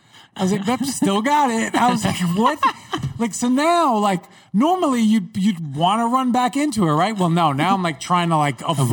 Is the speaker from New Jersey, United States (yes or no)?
no; New York, United States; Growing up in New York, it's like, you're weird if you say.